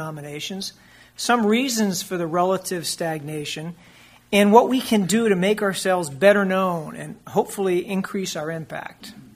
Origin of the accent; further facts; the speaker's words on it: Massachusetts, United States; I was raised a Catholic in Massachusetts